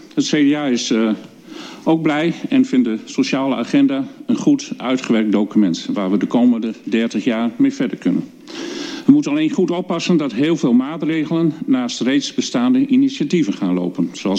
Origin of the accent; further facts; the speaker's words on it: Groningen, Netherlands; Want ik ben een Groninger en dat doet me goud.